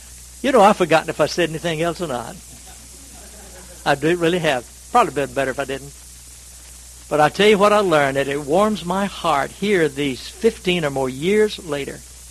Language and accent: English; North Carolina, United States; Where I grew up in North Carolina, that's a mess.